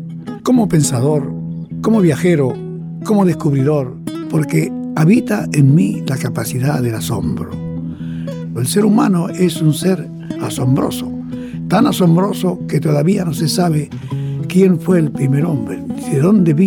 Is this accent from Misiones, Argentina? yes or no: yes; Misiones, Argentina; now in Buenos Aires, Argentina; Entonces nos vinimos nosotros de Misiones a Buenos Aires. Vivíamos en Dock Sud